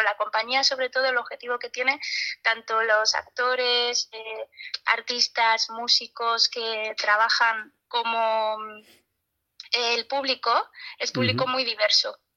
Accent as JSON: {"language": "Spanish", "town": "Granada", "region": "Andalusia", "country": "Spain", "lives_now": "Bilbao, Spain", "said": "Yo soy de Granada, pero llevo muchísimos años viviendo en Bilbao y pues para mí este norte es parte de lo que soy, de quién soy."}